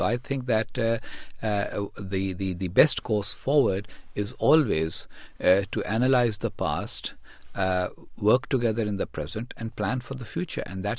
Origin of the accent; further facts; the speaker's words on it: Pakistan; the American timelines for specific actions are not necessarily the same as Pakistani timelines. We have to take into account a lot of ground realities. We have to take into account how our public feels.